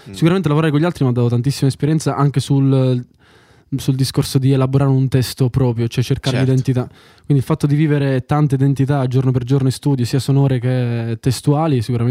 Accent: Sicily, Italy; moved away as an adult; Io sono siciliano, ormai sto in Toscana da 5 anni

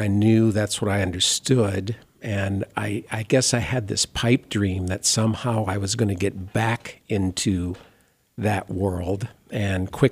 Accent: Minnesota, United States; I born and raised in Minnesota, but had a house in Arizona at one time.

